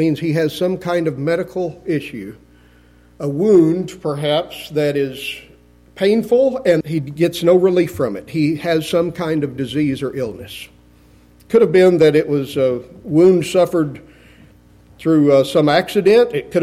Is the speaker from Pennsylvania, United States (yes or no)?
no; Muleshoe, Texas, United States; that was a widow woman in the church I grew up in Muleshoe, Texas.